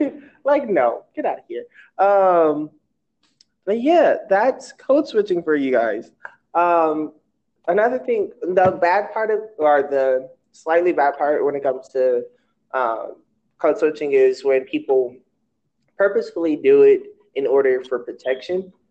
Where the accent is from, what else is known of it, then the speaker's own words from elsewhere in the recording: Los Angeles, California, United States; I'm like, yes, I am from Los Angeles, California. Yes, I'm African American, black, whatever you want to call it.